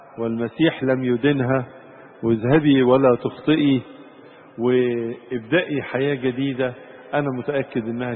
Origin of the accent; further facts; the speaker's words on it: Egypt; بلادنا مصر